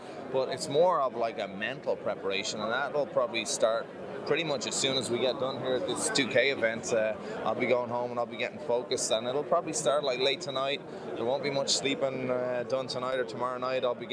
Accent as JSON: {"language": "English", "country": "Ireland", "said": "As an Irish person, you know, we're very good at burying our feelings"}